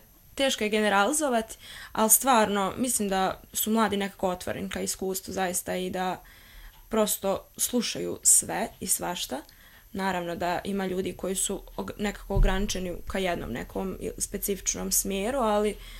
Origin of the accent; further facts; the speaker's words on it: Drvar, Canton 10, Bosnia & Herzegovina; ja sam odrasla u Drvaru.